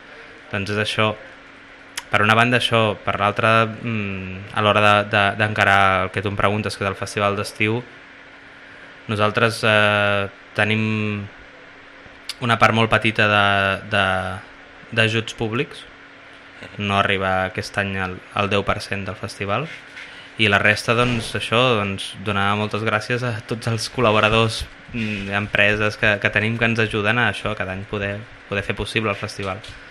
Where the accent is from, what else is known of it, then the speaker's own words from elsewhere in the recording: Vilanova i la Geltrú, Catalonia, Spain; sóc de Vilanova